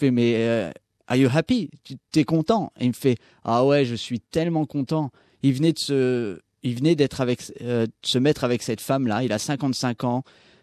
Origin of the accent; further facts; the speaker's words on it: France; Je suis un Français, j'adore la France, ma culture, j'adore ma culture. Je suis français, il n'y a pas de problème, mais je ne peux pas vivre en France.